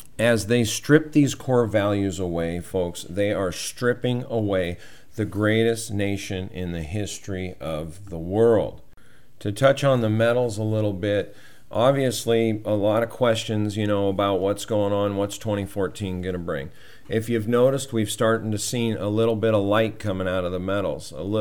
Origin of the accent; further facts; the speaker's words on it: Montana, United States; And I can tell you from growing up in Montana